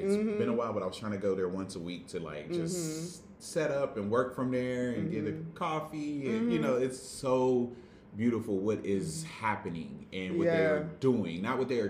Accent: Pennsylvania, United States; I mean, I'm from Pennsylvania, but Manassas, PA, in the Westmoreland County area.

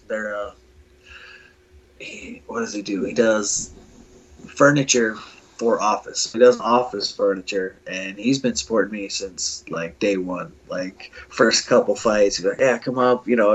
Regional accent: Pine Ridge, South Dakota, United States; Yeah, I grew up in Pine Ridge, South Dakota.

